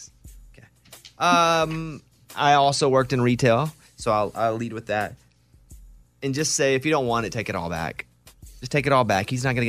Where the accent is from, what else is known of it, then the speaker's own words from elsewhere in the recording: Arkansas, United States; I think it's acceptable because I'm from Arkansas, I'm over it.